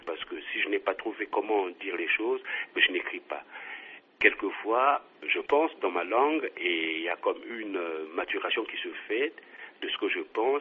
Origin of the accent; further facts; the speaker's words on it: Brazzaville, Republic of the Congo; j'ai grandi un petit peu en ville et en partie au village. Parce que je suis né à Brazzaville, que mes parents habitaient Brazzaville, mais j'ai été faire mes classes au village.